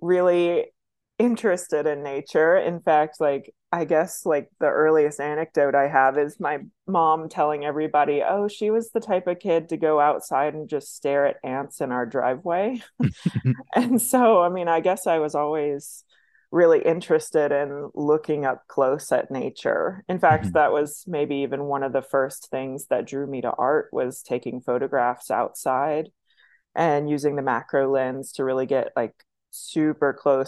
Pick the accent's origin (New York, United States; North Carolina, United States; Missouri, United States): North Carolina, United States; Kernersville; now in Tulsa, United States; I grew up in Kernersville, North Carolina. It's between Winston-Salem and Greensboro.